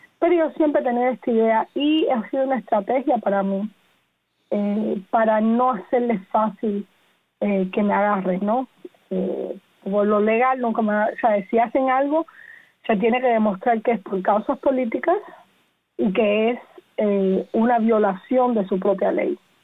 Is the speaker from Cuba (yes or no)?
yes; Cuba; yo siempre me había rehusado a usar la palabra exilio, a usar cualquier palabra que me hiciera ser vista como no cubana